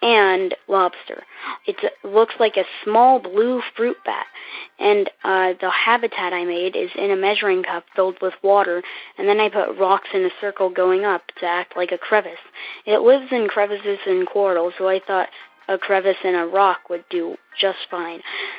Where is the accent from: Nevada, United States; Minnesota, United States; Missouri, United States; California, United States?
California, United States; I'm from California.